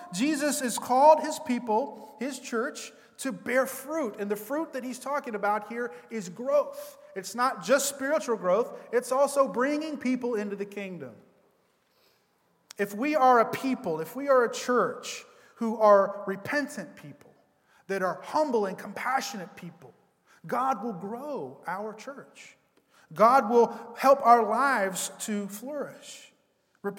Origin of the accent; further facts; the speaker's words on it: the South, United States; I've heard people say this a lot growing up in the South